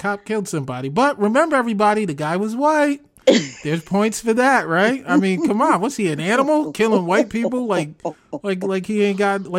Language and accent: English; East Coast, United States; I'm from the East Coast because racism was hidden.